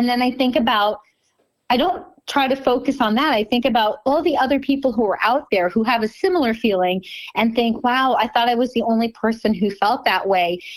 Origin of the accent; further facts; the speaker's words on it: Montreal, Quebec, Canada; moved away as an adult; now in United States; So I grew up in Montreal, Canada. I lived there my whole entire life.